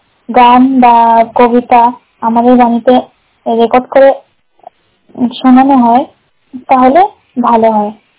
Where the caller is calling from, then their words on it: Thakurnagar, West Bengal, India; ঠাকুরনগর উত্তর চব্বিশ পরগনা জেলা। তো আশা করি আমাদের গ্রামে সকলে ভালো আছেন।